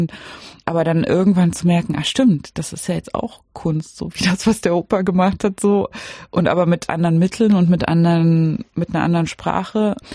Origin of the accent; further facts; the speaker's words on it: Germany; born there; Und dann sage ich, ja, aber ich wurde ja in der DDR geboren, das ist halt so.